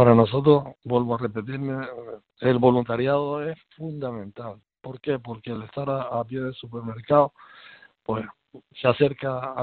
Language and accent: Spanish; Canary Islands, Spain; porque somos todos canarios, y los canarios creo que somos muy solidarios